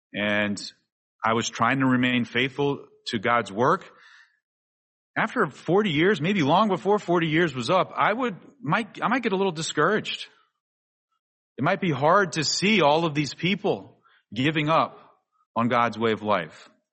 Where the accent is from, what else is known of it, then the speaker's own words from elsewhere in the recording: New Orleans, Louisiana, United States; At that time, I was growing up in New Orleans, Louisiana.